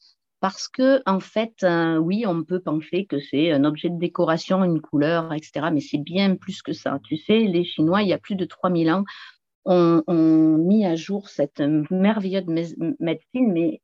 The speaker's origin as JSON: {"language": "French", "region": "South-West France", "country": "France", "tie": "born or raised there", "said": "je viens du sud-ouest de la France et j'habite une petite commune au pied des montagnes pyrénéennes, juste à la frontière espagnole, et voilà, dans un beau paysage magnifique. Et je suis non plus pas très loin de l'océan où je suis aujourd'hui, d'ailleurs, dans ma ville natale."}